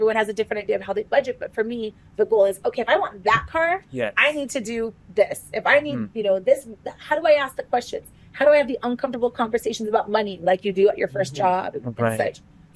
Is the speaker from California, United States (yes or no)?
yes; South Pasadena, California, United States; I grew up in South Pasadena and I'm an only child.